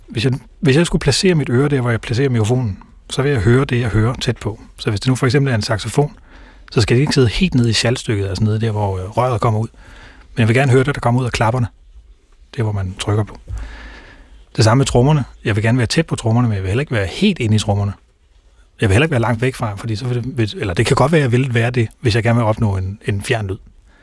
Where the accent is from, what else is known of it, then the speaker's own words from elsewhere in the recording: Haderslev, Region of Southern Denmark, Denmark; på et lokalt spillested i Haderslev, hvor jeg kommer fra.